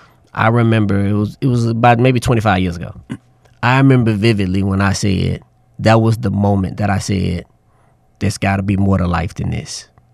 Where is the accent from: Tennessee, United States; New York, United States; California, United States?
Tennessee, United States; Memphis; I'm from Memphis, so shout out Black Haven. Everybody know what the heat is like in Memphis.